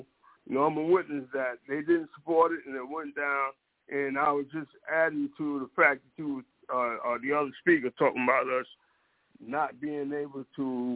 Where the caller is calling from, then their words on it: Fort Valley, Georgia, United States; From Fort Valley, Georgia.